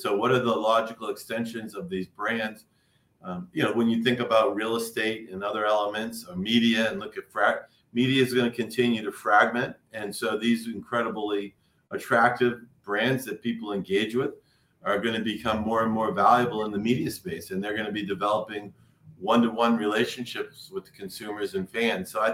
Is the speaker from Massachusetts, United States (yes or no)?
yes; Boston, Massachusetts, United States; I grew up in Boston, so the Red Sox didn't, their socks weren't even red.